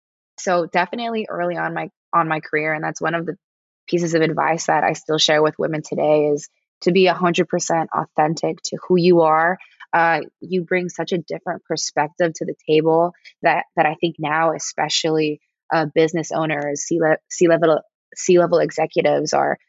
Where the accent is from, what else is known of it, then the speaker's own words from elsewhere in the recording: San Jose, California, United States; I'm from Eastside San Jose. I went to the East Coast to play soccer, and then I found my way back home